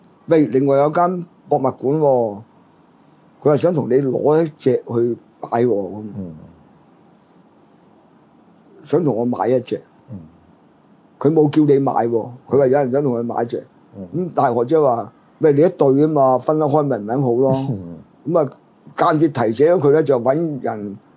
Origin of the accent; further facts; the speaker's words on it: China; 但我哋中國人好少捨得使呢筆錢嘅，知唔知啊？